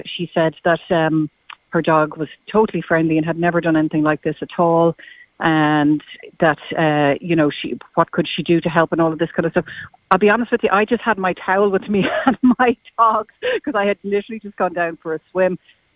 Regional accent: Dublin, Leinster, Ireland; because I'm from Dublin and I had to get back to Dublin that day.

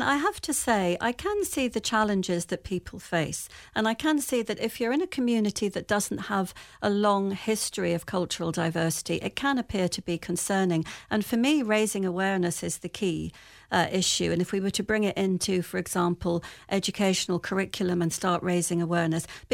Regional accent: London, United Kingdom; I was brought up in London, Irish parents, and we had a very Irish community. But there was also a lot of ethnic diversity as well.

